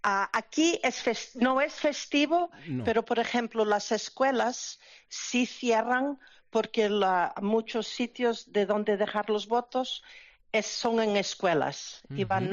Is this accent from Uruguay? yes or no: no; Carnota, Galicia, Spain; now in Bayonne, United States; Yo soy de La Coruña, ¿sí?, de Carnota.